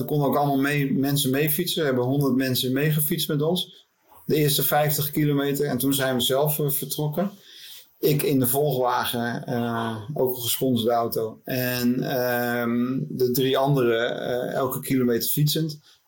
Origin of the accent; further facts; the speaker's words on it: Swifterbant, Flevoland, Netherlands; born there; dus van Zwifterband, onze geboorteplaats